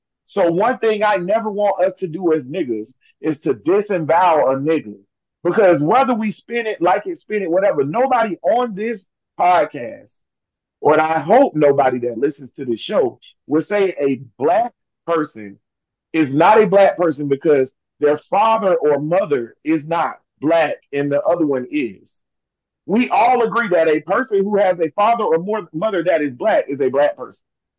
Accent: Canada; Yeah, we're Canadian, but we're not looking at how America is right now.

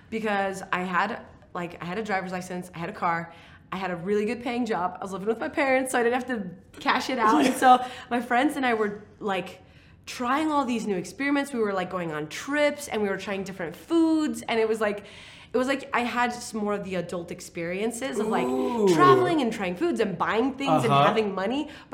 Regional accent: Farmington, Utah, United States; So I'm from Farmington originally.

